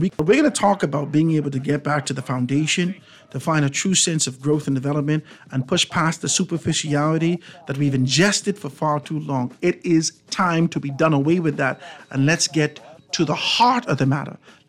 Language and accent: English; Grand Bahama, Bahamas; I'm still waiting on an invitation from the office of the Prime Minister to go to Grand Bahama, my hometown